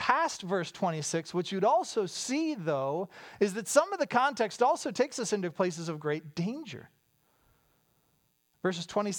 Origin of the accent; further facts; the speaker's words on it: Pittsburgh, Pennsylvania, United States; I grew up in Pittsburgh. These were the Steelers.